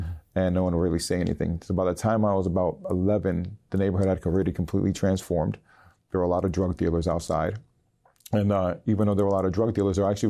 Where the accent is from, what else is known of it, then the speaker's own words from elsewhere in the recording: United States; born there; they eventually got married, they migrated here, and I was born in the United States.